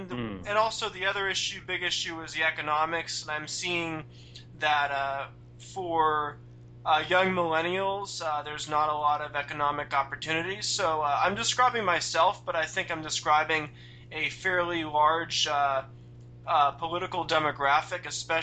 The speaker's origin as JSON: {"language": "English", "town": "Los Angeles", "region": "California", "country": "United States", "said": "I mean, I'm from Los Angeles, so I'm from a big city"}